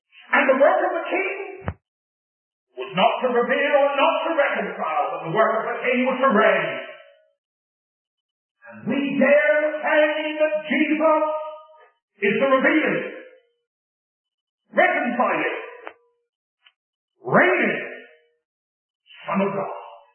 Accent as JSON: {"language": "English", "region": "England", "country": "United Kingdom", "said": "But I'm an Englishman, you see."}